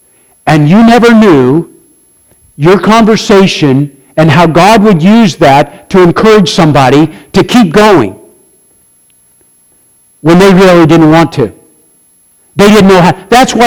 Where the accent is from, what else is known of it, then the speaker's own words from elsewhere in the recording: Gowrie, Iowa, United States; you remember when we were in Gowrie, this is my hometown, and we were doing this revival